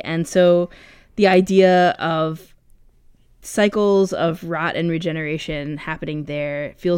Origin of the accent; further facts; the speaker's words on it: New York, United States; as a lifelong New Yorker myself, as someone born and raised in New York, I loved listening to the sounds of the city